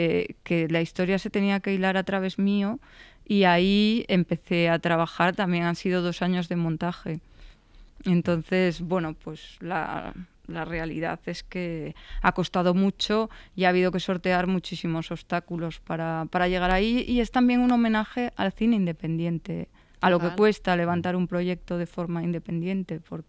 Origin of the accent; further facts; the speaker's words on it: Oviedo, Asturias, Spain; born there; Y Miguel Ángel siempre quiso que se estrenara en Oviedo porque es mi ciudad natal